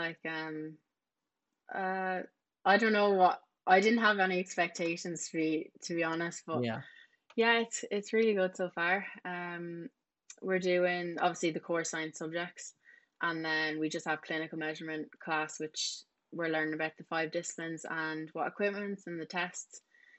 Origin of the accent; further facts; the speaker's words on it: County Wexford, Ireland; like I'm from Wexford